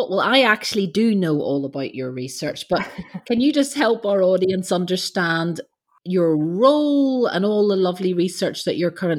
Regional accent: Northern Ireland, United Kingdom; Now, it's quite interesting because I come from Northern Ireland

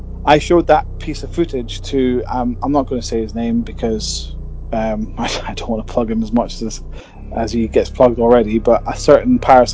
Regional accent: Aberdeen, Scotland, United Kingdom; I grew up in Aberdeen, I'd never investigated before

